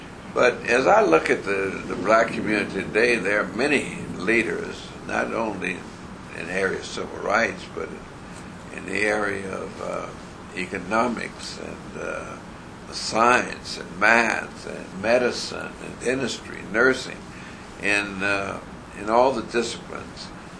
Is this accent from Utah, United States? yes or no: no; Cleveland, Ohio, United States; We came from Cleveland, where we'd been born and raised